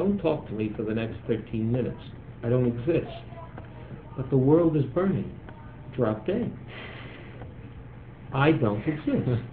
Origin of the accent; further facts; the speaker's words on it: United States; I am an American. I am a rabbi.